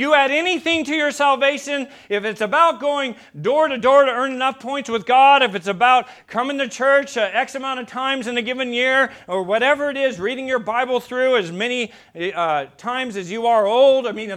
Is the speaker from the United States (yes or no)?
yes; Seal Beach, California, United States; As a youngster, I was born in Long Beach, California, lived in Seal Beach, California, and I'd be taken out to the beach